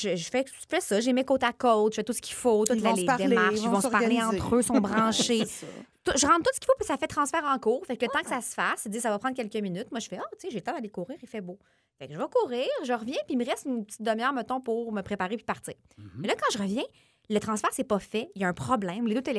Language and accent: French; Quebec City, Quebec, Canada; now in Boucherville, Canada; Et moi, j'habite à Boucherville. La station est à Laval. Et moi, là, je viens de Québec, puis je suis jamais venue de l'autre bord de Montréal.